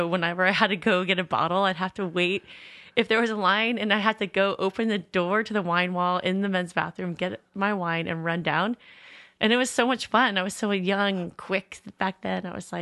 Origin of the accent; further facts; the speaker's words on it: West Marin, California, United States; we grew up in West Marin, and we had a really nice upbringing and things, but we just, my mom, it was a single mom family